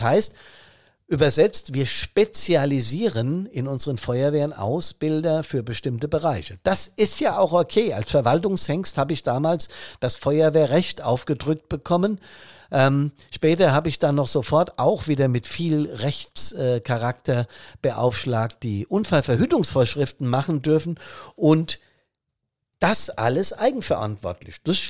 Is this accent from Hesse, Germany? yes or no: yes; Hesse, Germany; Hessen, mein Heimatbundesland